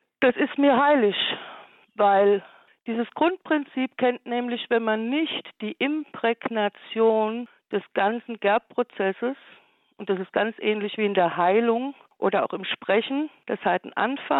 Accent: Eberstadt, Hesse, Germany; ich stamme aus Eberstadt, aus einer alten Gerber-Handwerksdynastie.

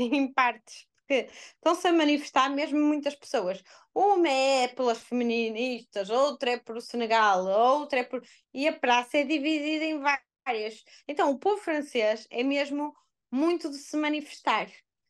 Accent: Viana do Castelo, Norte, Portugal; accent: Viana; Tenho assim um sotaque carregadinho, de Viana.

